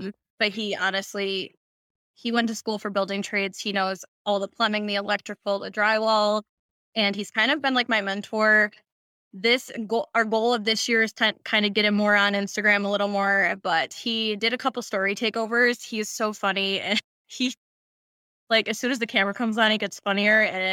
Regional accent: Buffalo, New York, United States; But I am 26 years old. I'm from Buffalo, New York.

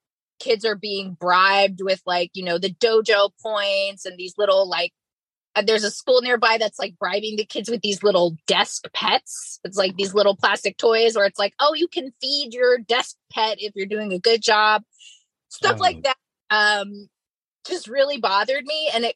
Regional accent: United States; born there; now in Brooklyn, United States; I live in Brooklyn, New York. I was born in the United States.

